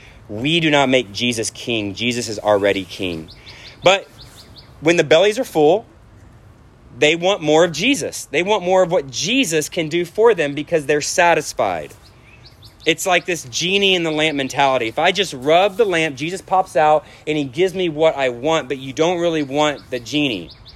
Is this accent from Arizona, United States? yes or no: no; Corpus Christi, Texas, United States; And I mean, I grew up in Corpus Christi Bay and my uncle would take me sailing and I just hated it.